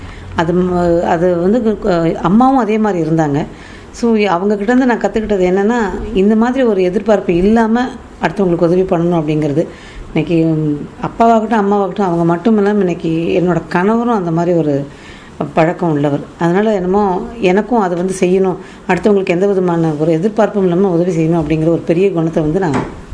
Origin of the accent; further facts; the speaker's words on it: Chennai, Tamil Nadu, India; அப்பா பிறந்த ஊர் சிறுகுடப்பட்டி, பிள்ளை போன ஊர் காரைக்குடியாக இருந்தாலும் நாங்கள் பிறந்து வளர்ந்தது எல்லாமே சென்னையில் தான். படித்தது, திருமணம் செஞ்சு கொடுத்ததும் இங்கே சென்னையிலே தான். ஸோ முழுக்க முழுக்க சென்னை தான் எனக்கு வருது.